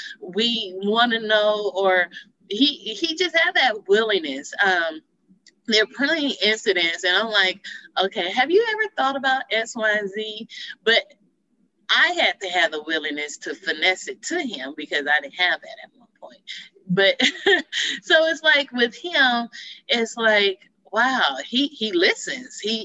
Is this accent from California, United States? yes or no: yes; Los Angeles, California, United States; And me, I go, hey, I'm native from Crenshaw High.